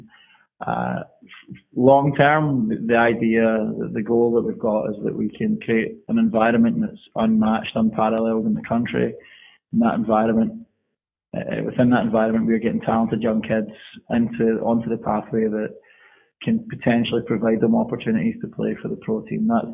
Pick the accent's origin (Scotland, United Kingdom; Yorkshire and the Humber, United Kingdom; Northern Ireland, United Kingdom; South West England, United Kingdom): Scotland, United Kingdom; Glasgow; I grew up in Glasgow, Scotland.